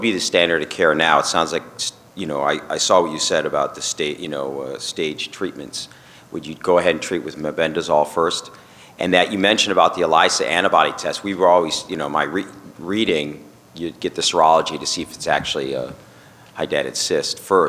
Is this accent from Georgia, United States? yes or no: no; Arizona, United States; I'm from Arizona, work with the Indian Health Service.